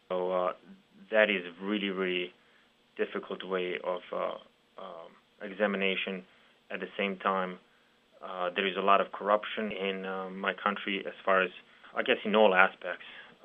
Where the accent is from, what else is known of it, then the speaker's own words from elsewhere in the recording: Serbia; I am from Republic of Serbia, which is a former Republic of Yugoslavia.